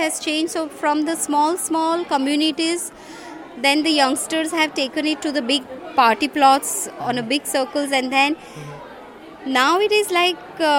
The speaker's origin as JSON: {"language": "English", "region": "Gujarat", "country": "India", "said": "because I am from Gujarat, I know very well about Gujarat."}